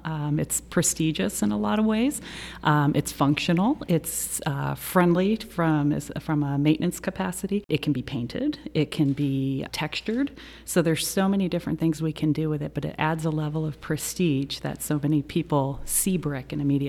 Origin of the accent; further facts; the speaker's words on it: Arizona, United States; also born or lived in Tennessee; now in Durham, United States; Even though I'm from Arizona, North Carolina is home to me now.